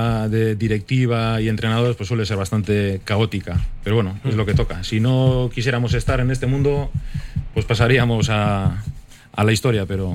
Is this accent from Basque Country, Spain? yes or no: yes; Bermeo, Basque Country, Spain; Y si será en Bermeo, para mí mejor, porque estoy en mi pueblo con mi gente.